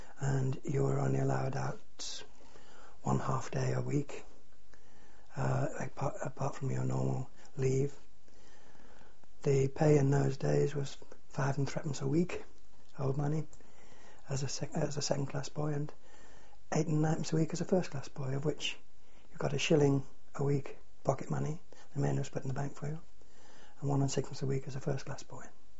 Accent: Redcar, North East England, United Kingdom; born there; I was born in Redcar in Yorkshire

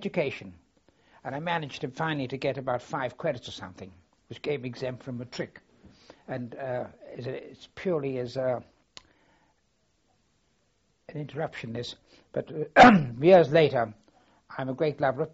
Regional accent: Wylam, North East England, United Kingdom; born there; I was born at Wylam on Tyne, at a place called Rift Farm, overlooking the River Tyne

